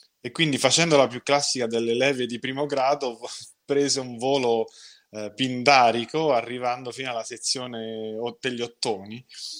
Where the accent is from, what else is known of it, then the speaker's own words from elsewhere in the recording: Rome, Lazio, Italy; born there; si sono incontrati a metà strada, cioè a Roma, e io sono nato qui.